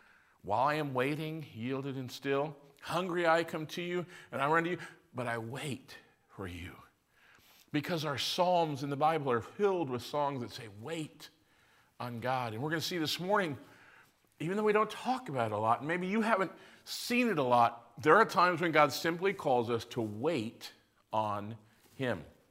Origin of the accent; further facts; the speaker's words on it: United States; I've seen crosses. I grew up in America. I've heard the story.